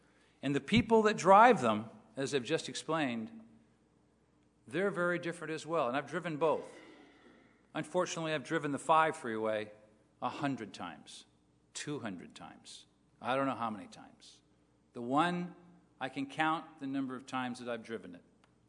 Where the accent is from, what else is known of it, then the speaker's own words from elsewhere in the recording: California, United States; So, I knew where I had to work, being a Californian, and I'm used to a what? A freeway.